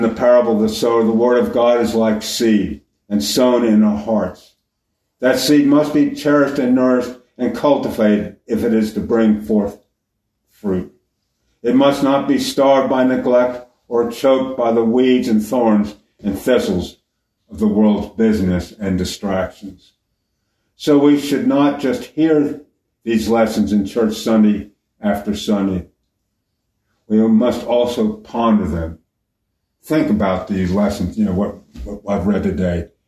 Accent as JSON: {"language": "English", "town": "Philadelphia", "region": "Pennsylvania", "country": "United States", "tie": "born there", "said": "I was born in Philadelphia, and he had a den, with books and everything"}